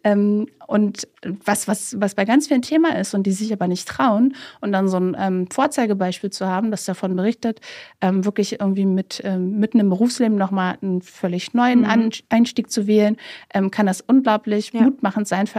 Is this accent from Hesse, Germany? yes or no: no; Brandenburg, Germany; ich komme ja aus Brandenburg, aber doch eher so Kleinstadt, mittelgroße Stadt